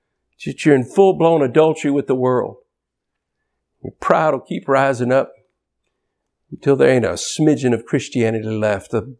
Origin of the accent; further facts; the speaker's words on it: United States; You know what? Nobody here cares that I'm an American.